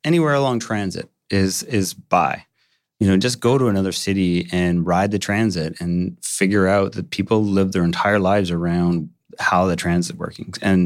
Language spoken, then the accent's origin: English; Hamilton, Ontario, Canada; I'm from Hamilton and crazy prices in Hamilton that I never would have thought is happening.